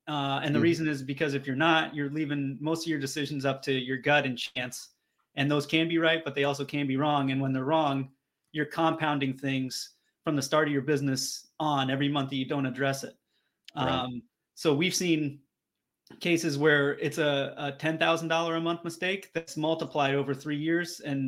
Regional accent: Austin, Texas, United States; Sure. Well, first of all, I'm from Austin, Texas.

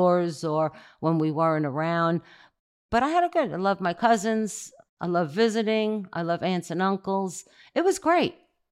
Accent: Staten Island, New York, United States; I'm from Staten Island, New York.

